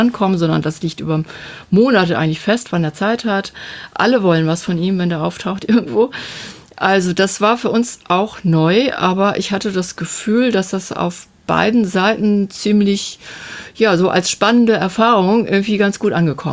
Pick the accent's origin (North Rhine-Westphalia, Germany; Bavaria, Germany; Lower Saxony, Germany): Lower Saxony, Germany; als Ostfriesin